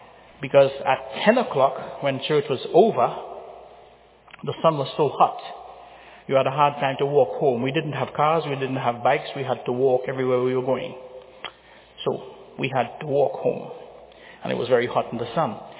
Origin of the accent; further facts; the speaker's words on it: Trinidad & Tobago; I am from Trinidad in the West Indies, and I used to go to Sunday school in the early 60s.